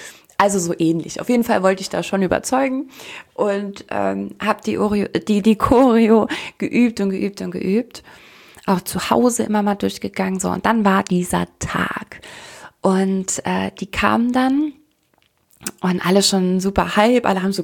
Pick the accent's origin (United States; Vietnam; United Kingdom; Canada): United States; Dann auch in dem Alter und dann komme ich noch aus Amerika.